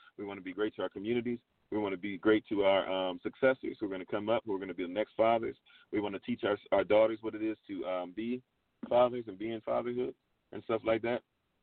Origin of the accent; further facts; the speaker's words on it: Ghana; he was not a Ghanaian any more than I am a Ghanaian. But we call ourselves Ghanaian.